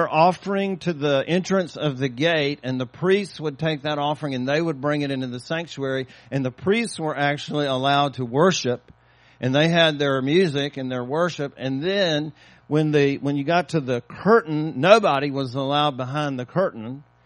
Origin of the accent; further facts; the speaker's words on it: Georgia, United States; but 2.5 years ago we moved back to my home state of Georgia, where we are now based.